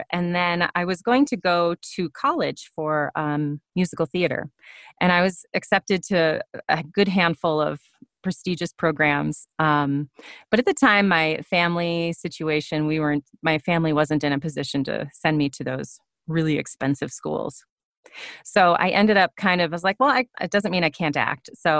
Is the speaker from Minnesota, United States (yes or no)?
yes; Minnesota, United States; I grew up in Minnesota, and in high school I did just loads and loads of theater.